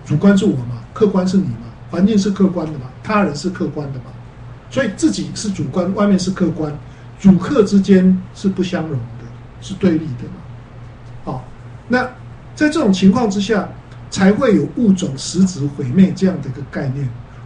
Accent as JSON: {"language": "Chinese", "country": "China", "said": "我们中国人不是有一句话吗？"}